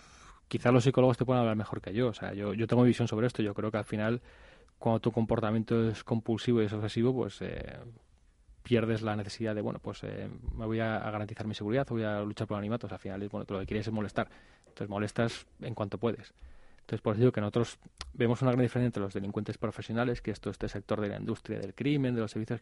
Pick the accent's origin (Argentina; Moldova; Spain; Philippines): Spain; León, Castile and León; Sí, yo voy a estar y además se organiza en mi tierra chica, o sea que me voy a pasar muy bien.